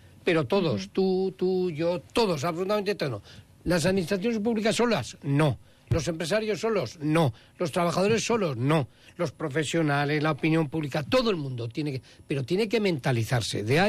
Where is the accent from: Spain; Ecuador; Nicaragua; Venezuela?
Spain; Aragon; hay que hacer de tripas corazón, como se dice en mi tierra. Esto no es anglosajón, esto es aragonés.